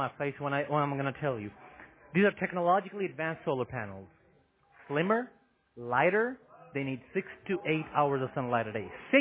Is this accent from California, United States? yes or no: no; West Palm Beach, Florida, United States; actually I'm from West Palm Beach.